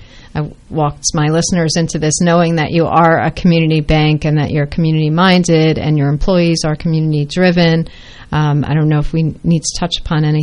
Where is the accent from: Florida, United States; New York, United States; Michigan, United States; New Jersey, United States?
New Jersey, United States; because I grew up in North Jersey, so you go down to the shore.